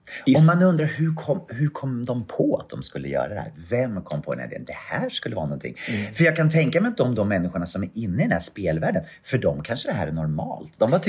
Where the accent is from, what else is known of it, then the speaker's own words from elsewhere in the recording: Katrineholm, Södermanland, Sweden; Och det var en kör då från min hemstad Katrineholm.